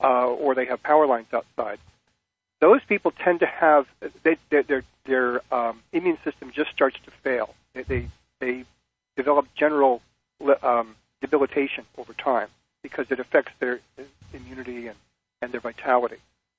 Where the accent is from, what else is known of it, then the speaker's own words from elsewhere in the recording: Los Angeles, California, United States; What I wrote about was this article that I read in my hometown newspaper, the Los Angeles Times, Sunday morning